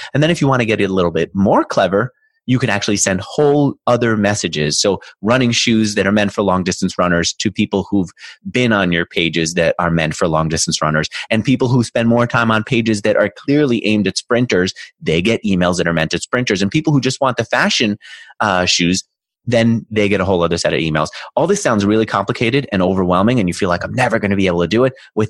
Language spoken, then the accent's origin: English; New York, United States; And so I grew up in New York.